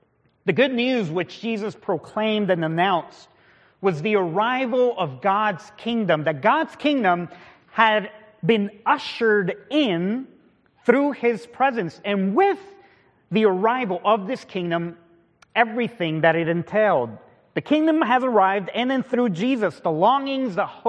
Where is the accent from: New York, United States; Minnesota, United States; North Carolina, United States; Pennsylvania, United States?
Minnesota, United States; also born or lived in Houston; I was born in Houston, and when I was very young, my dad was sent to plant a church in a small rural farming community in southwestern Minnesota.